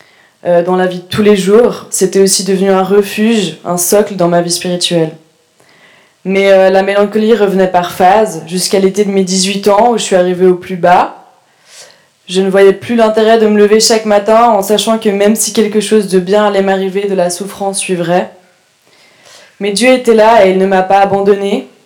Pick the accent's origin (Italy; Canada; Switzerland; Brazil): Switzerland; born there; j'ai 19 ans. Je suis née en Suisse dans une famille chrétienne.